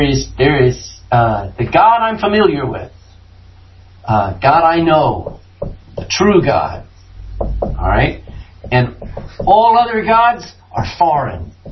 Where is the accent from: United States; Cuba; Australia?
United States; I come from America.